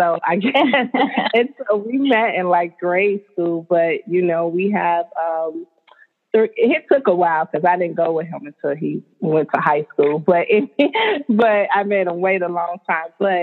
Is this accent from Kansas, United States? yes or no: no; Chicago, Illinois, United States; moved away as an adult; now in Atlanta, United States; So I am from Chicago. I lived on the west side of Chicago all of my life up until July 2017. I decided to relocate me and my family to a suburb, and in the surrounding areas of Atlanta, Georgia.